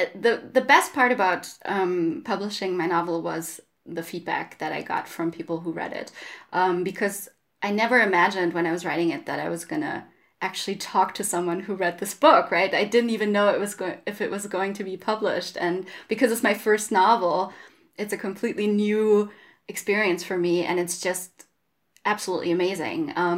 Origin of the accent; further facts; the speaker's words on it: Germany; I come from Germany.